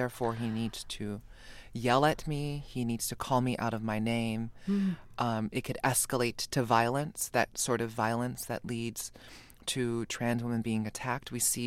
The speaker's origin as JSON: {"language": "English", "region": "Hawaii", "country": "United States", "tie": "born or raised there", "said": "I, you know, growing up in Hawaii, trans people were a part of my everyday."}